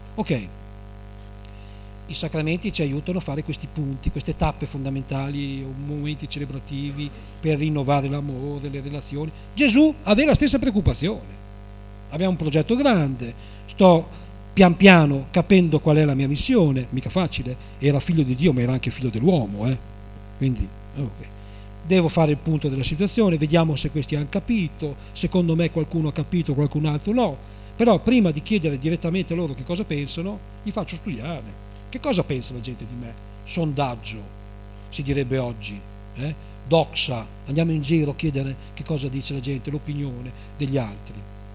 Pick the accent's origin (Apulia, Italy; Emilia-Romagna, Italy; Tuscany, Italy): Emilia-Romagna, Italy; Modena; io vengo da Modena